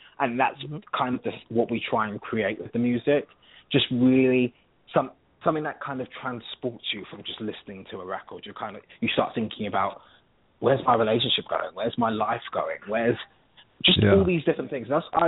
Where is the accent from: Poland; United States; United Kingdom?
United Kingdom; London; accent: British; When I sing, you can pretty much hear that I'm from London.